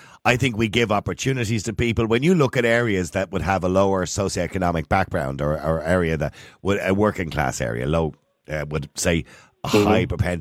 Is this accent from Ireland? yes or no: yes; Edenmore, Leinster, Ireland; I told you before, I was raised in Edenmore. Edenmore was a council estate.